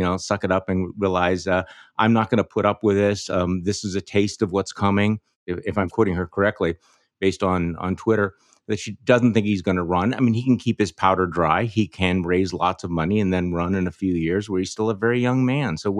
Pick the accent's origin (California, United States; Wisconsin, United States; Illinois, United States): Wisconsin, United States; Here in my home state of Wisconsin